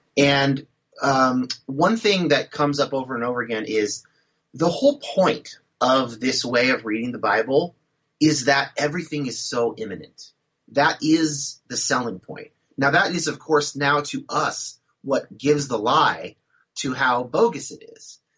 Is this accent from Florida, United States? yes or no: no; California, United States; my own sort of like California evangelicalism light experience that I was raised with in Northern California.